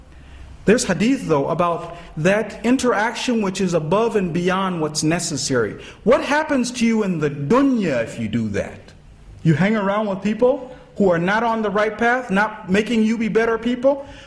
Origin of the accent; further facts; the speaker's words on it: United States; I'm an American. We like basketball.